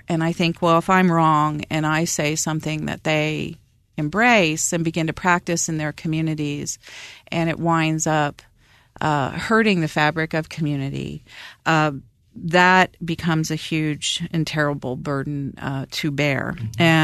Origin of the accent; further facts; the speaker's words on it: Baltimore, Maryland, United States; When I was little and, you know, growing up in the Methodist Church in Baltimore